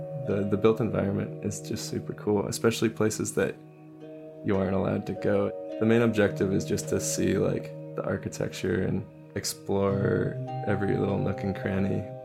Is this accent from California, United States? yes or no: yes; California, United States; I grew up in the Bay Area of California. I'm a designer slash artist, and I'm 25.